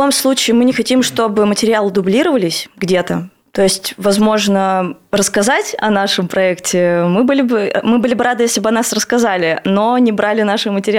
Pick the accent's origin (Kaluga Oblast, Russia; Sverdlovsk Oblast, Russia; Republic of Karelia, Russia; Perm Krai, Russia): Perm Krai, Russia; Zakamsk; Да, а я вот сама из Закамска, и мне нравятся закамчане.